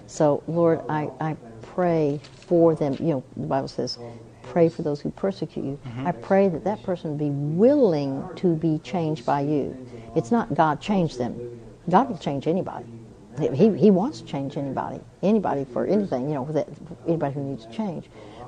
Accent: Dallas, Texas, United States; I'm from Dallas.

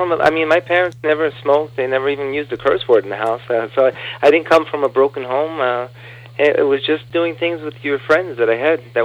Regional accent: Queens, New York, United States; born there; I was born in Queens, New York, November of 1964.

